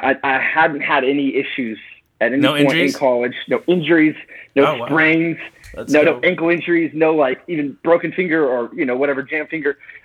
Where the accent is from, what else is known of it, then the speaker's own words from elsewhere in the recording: Oregon City, Oregon, United States; also born or lived in Portland; But yeah, grew up in Portland, Oregon, and a little town called Oregon City.